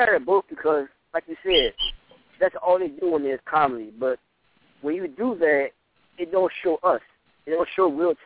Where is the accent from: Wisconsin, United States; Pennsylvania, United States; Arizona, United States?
Pennsylvania, United States; Philadelphia; I'm from Philly, so we had NWA and of course WWF.